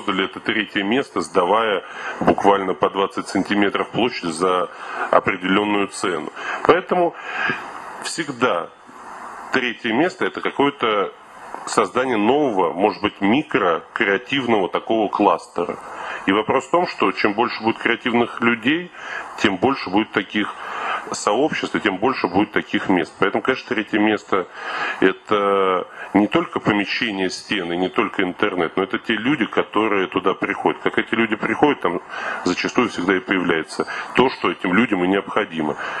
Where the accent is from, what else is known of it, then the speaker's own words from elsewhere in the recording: Moscow, Russia; И что мы, как москвичи, как жители этого города, имеем на их право